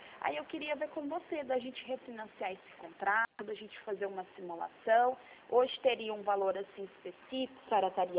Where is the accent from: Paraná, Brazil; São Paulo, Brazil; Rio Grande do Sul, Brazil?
São Paulo, Brazil; Franca; Eu sou de Franca mesmo.